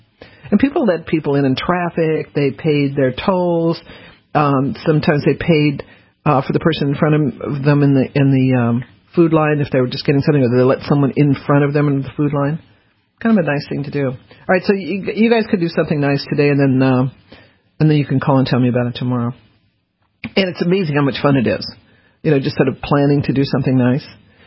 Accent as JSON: {"language": "English", "region": "the South", "country": "United States", "tie": "born or raised there", "said": "I mean, I grew up in the South. I went to school in the South"}